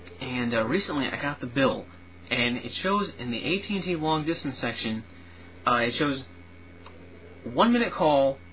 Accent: Connecticut, United States; I'm from Connecticut, and luckily up here we don't have them.

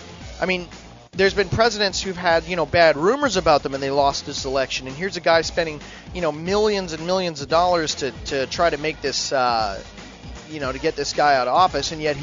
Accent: Canada; As a Canadian viewing this whole thing

